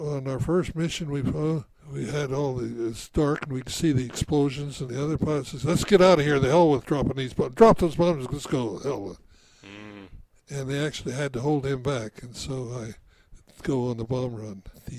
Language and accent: English; Selma, California, United States; We sold the ranch where I was born and moved to Selma.